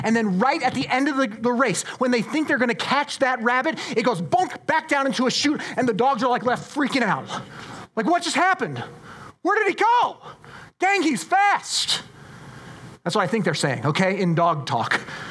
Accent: Colorado Springs, Colorado, United States; I was raised in Colorado Springs, and as a kid, back in the 80s and the 90s, when I was a kid, there was a place in the Springs that was seared into my memory.

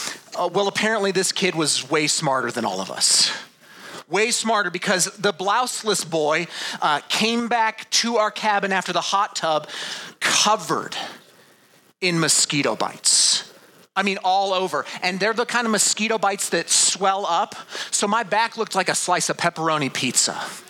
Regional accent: Colorado, United States; now in Minnesota, United States; I thought, yeah, I'm from Colorado.

